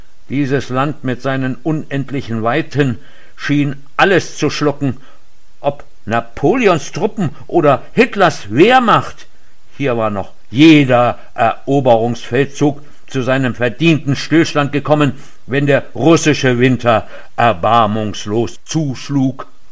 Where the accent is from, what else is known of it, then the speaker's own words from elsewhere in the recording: Rhineland, Germany; In meiner Kindheit im Rheinland der 50er und 60er Jahre hatten diese Worte für mich immer etwas Unheimliches, Bedrohliches.